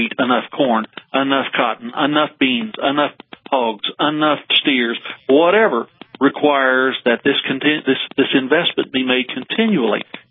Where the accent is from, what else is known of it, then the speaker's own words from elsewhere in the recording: Southern Plains, United States; And remember, I'm from the Southern Plains, so after the temperatures warm up about 20 degrees, I get your weather formations after they've left you.